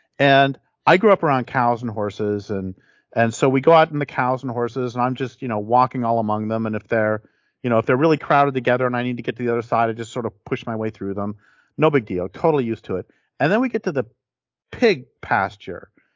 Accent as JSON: {"language": "English", "region": "Colorado", "country": "United States", "tie": "born or raised there", "said": "I grew up in Colorado and I saw coyotes all the time."}